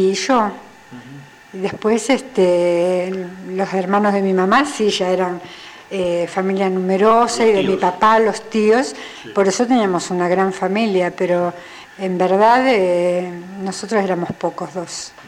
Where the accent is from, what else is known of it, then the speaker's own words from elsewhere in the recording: Avellaneda, Buenos Aires Province, Argentina; Bueno, mi mamá y mi papá también son nacidos y criados ahí en Avellaneda.